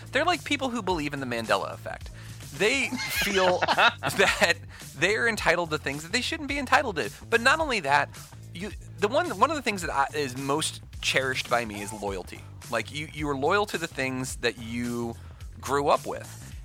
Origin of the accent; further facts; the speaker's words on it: Virginia, United States; Where are you from? Well, I'm from Virginia.